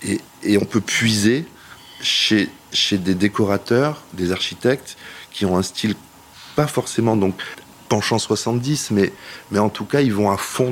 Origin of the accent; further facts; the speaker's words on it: Montpellier, Occitanie, France; Donc je viens de Montpellier, j'avais ouvert avec des amis une galerie à Montpellier